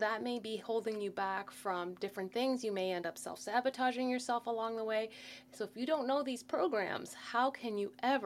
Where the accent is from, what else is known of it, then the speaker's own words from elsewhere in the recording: Nova Scotia, Canada; also born or lived in Montreal; Well, my whole family's from Montreal, but we moved down when I was under five, when my dad got a job at the Nova Scotia Agriculture College. So I actually grew up on a farm.